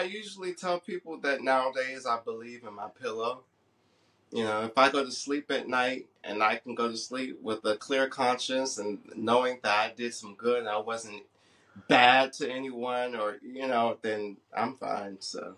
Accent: Albany, Georgia, United States; also born or lived in Clinton, Maryland; So, I was born in Clinton, Maryland. I was raised in Albany, Georgia. I come from a very, very religious family.

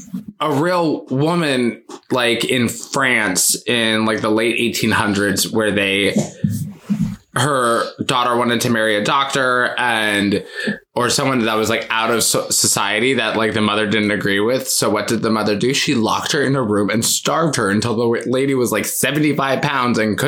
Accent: Colorado, United States; I grew up in Colorado, so I know how to hike.

